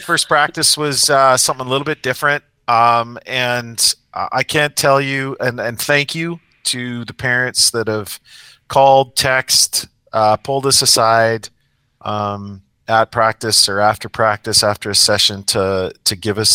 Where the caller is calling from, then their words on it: Newfoundland and Labrador, Canada; because obviously we're calling from Newfoundland